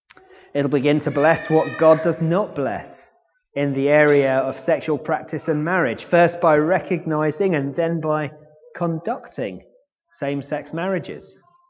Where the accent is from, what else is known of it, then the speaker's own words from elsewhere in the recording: United Kingdom; We're British after all, most of us.